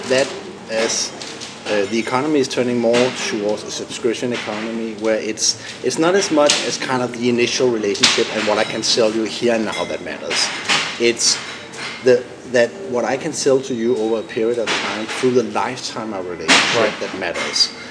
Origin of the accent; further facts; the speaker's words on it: Denmark; accent: Danish; English is a second language; now in San Francisco, United States; We are originally a Danish company, thus my funny accent.